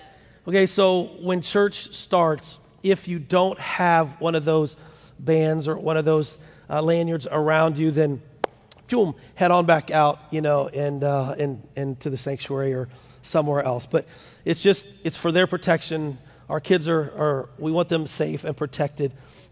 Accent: Ohio, United States; I said, yeah, I'm a pastor from Ohio, and I just want to go see children's church.

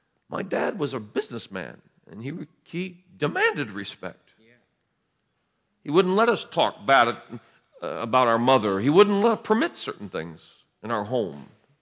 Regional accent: New York, United States; I'm from New York. You know, where everybody's in bed, we're all up talking, eating food and talking and having fun, celebrating.

